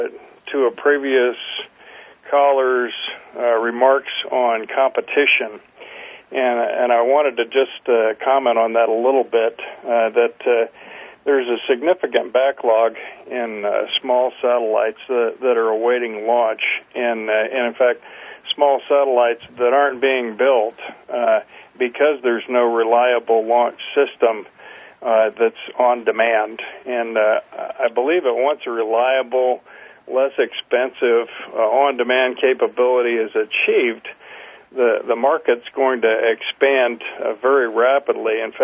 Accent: Colorado Springs, Colorado, United States; I'm from Colorado Springs.

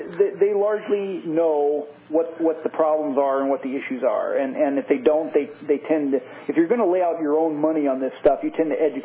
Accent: Missouri, United States; I'm from Missouri, so you'll have to show me that it works.

